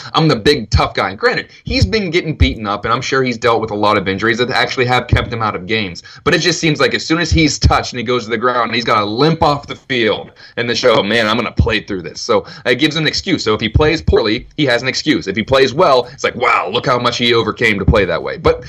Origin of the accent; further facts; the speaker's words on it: Pennsylvania, United States; Well, I grew up in Steeler country. Growing up, I was surrounded by terrible towels, and then I started working in sports around the Pittsburgh area